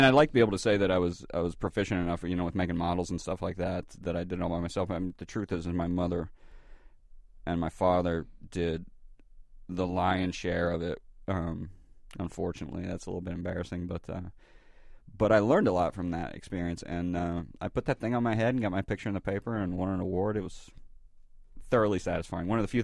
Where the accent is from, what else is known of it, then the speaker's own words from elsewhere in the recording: Georgia, United States; I'm from Georgia.